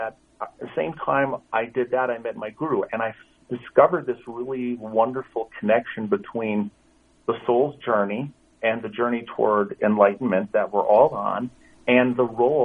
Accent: Milwaukee, Wisconsin, United States; born there; now in Los Angeles, United States; Well, I was born in Milwaukee

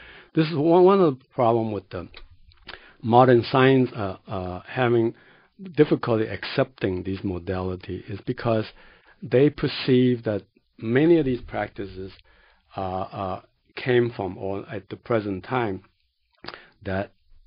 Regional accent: China; because I came from China, I knew there are a lot of legends and folklores

